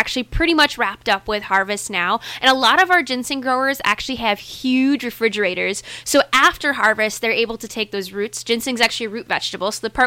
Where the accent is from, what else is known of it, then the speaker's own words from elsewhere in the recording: Oconomowoc, Wisconsin, United States; I'm originally from Oconomowoc, Wisconsin, so this isn't quite my neck of the woods